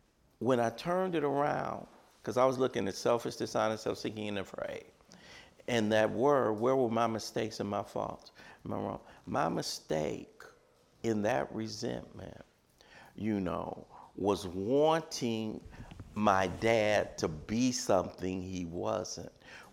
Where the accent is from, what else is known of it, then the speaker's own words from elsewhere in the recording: Los Angeles, California, United States; 6 sons. We were growing up in Watts.